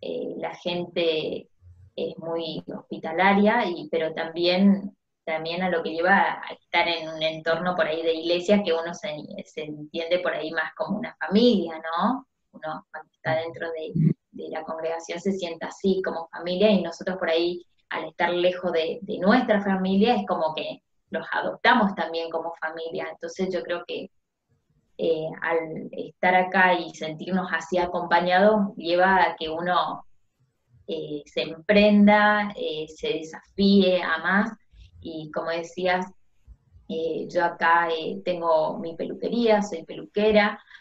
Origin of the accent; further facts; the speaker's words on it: Misiones, Argentina; born there; me hizo acordar mucho de mi ciudad natal, de donde nací, porque realmente nací, bueno, en un pueblo que, en Misiones, del cual es un pueblo muy parecido a Federal.